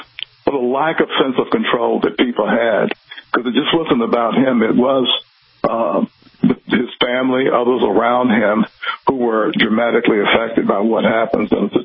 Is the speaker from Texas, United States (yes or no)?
no; South Carolina, United States; an actual incident that occurred in my hometown in South Carolina when I was a very young boy.